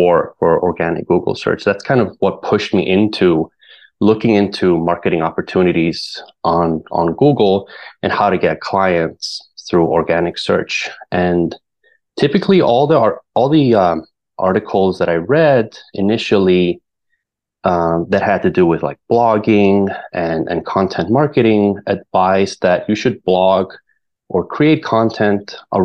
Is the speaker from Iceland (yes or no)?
yes; Reykjavik, Capital Region, Iceland; moved away as an adult; now in New York, United States; I'm originally from Reykjavik in Iceland. I moved to the United States in 2014 to study photography at Parsons School of Design in New York City. I stayed in New York